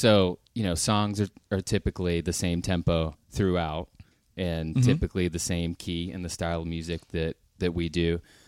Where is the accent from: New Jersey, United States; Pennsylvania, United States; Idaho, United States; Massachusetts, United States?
Pennsylvania, United States; Belle Vernon; I grew up outside of Pittsburgh in a town called Belle Vernon. Beautiful little town.